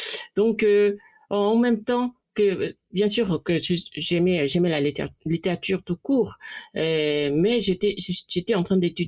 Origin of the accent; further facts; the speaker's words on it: Seoul, South Korea; born there; first language Korean; French is a second language; je suis née à Séoul en 63 et bien sûr, donc la langue coréenne est ma langue natale.